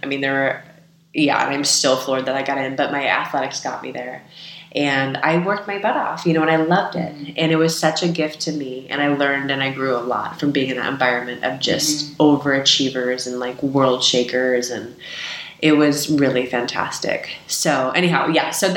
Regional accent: California, United States; And I grew up in the Bay Area.

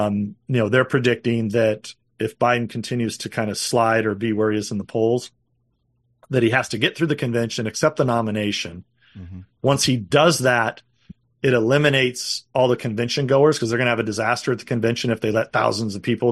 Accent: California, United States; I mean, my home state of California is where they're trying to take everything

